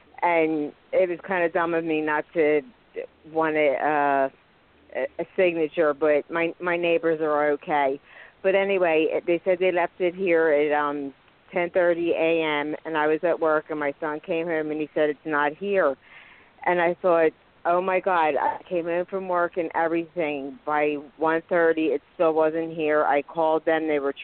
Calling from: Pennsylvania, United States; I'm calling from Pennsylvania.

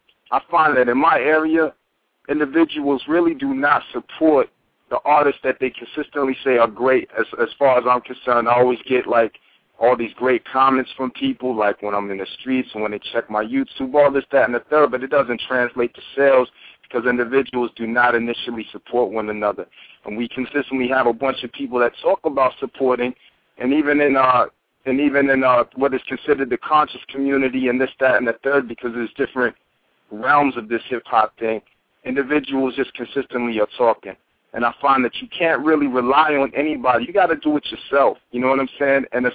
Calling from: New York, United States; Yo, I'm calling from Harlem. … I'm an artist out of New York.

